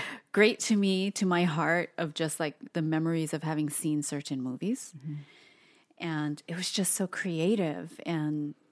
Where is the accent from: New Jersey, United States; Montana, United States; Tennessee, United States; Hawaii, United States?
Hawaii, United States; But growing up in Hawaii, my friends and I, we would just take the bus and go to Waikiki.